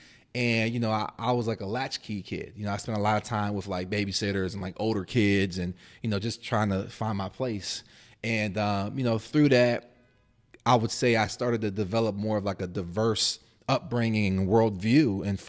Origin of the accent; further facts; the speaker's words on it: Lancaster, Pennsylvania, United States; I was born in 1989 in Lancaster, PA. You know, it's like a kind of like in the middle of the state. And, you know, grew up primarily, it was me and my mother.